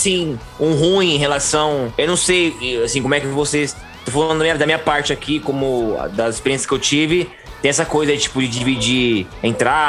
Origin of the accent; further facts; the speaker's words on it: Minas Gerais, Brazil; now in Tocantins, Brazil; Eu sou de Minas Gerais. Tô em Tocantins.